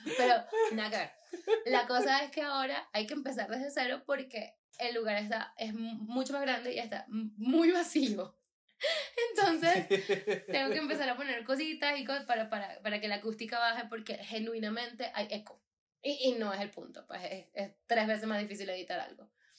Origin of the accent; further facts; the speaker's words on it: Venezuela; now in Colombia; el proceso que uno tiene que pasar como venezolano aquí en Colombia, pues para procesos de visado también